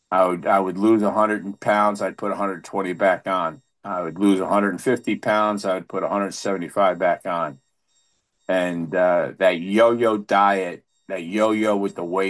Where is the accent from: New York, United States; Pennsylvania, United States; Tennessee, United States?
New York, United States; New York City; being a chubby kid, as a growing up in the Bronx.